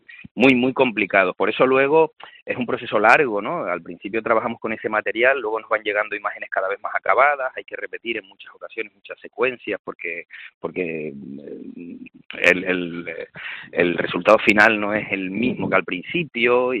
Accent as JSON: {"language": "Spanish", "region": "Canary Islands", "country": "Spain", "accent": "Canarian", "said": "yo tengo acento canario en mi vida diaria, en mi vida privada, tengo acento canario que no se refleja en mis trabajos"}